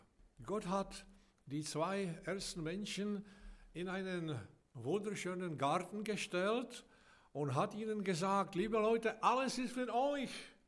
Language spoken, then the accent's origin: German; Czechia; Ich bin in Tschechien aufgewachsen, noch unter den Kommunisten.